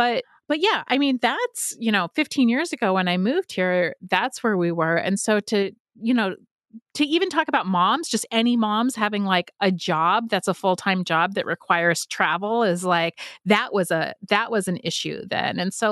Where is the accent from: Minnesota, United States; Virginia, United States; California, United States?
California, United States; moved away as an adult; now in Pittsburgh, United States; I'm from a coast. I'm from California, and I moved to Pittsburgh from the Bay Area.